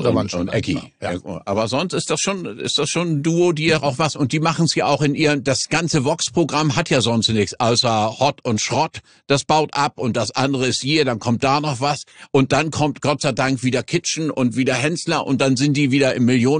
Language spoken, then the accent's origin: German; Stade, Lower Saxony, Germany; born there; In Stade.